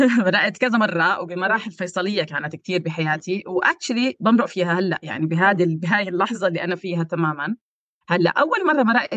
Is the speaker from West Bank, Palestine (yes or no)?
no; Gaza, Gaza Strip, Palestine; احنا جايين من غزه يعني